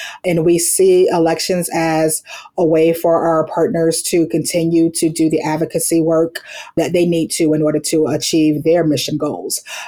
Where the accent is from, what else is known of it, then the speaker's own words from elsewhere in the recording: Florida, United States; I started my career in the state legislature in my home state, Florida